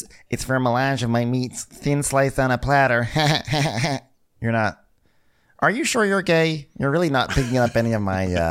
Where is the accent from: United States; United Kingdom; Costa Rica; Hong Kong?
Costa Rica